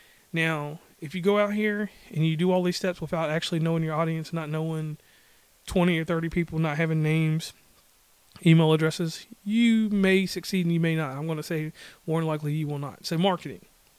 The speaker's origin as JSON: {"language": "English", "region": "West Virginia", "country": "United States", "said": "from West Virginia and Commonplace."}